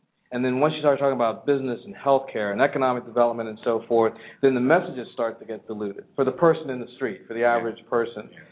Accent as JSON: {"language": "English", "region": "California", "country": "United States", "said": "I'm from California, as many of you know"}